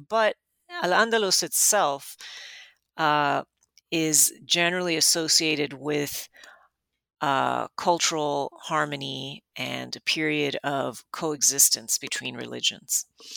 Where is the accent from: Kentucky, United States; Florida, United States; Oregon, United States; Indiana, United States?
Florida, United States; Miami; But I grew up in Miami, and it's for anybody who has been to the city, it is a crazy conglomeration of many different cultures